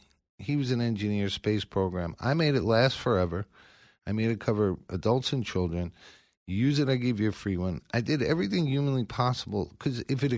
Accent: United States; But I'm American. I'll make it here, and I'll deal with it, and I make a good product, so I'm not worried about it.

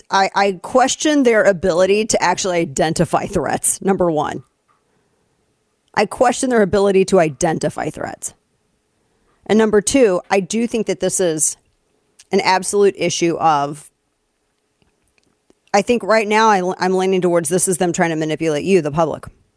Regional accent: United States; I'm an American, though. I don't put anything past any government, not just my government.

